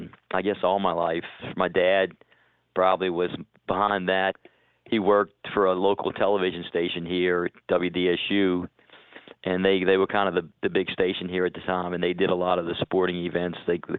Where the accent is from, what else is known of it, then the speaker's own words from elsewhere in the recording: New Orleans, Louisiana, United States; And we were raised here in the New Orleans area.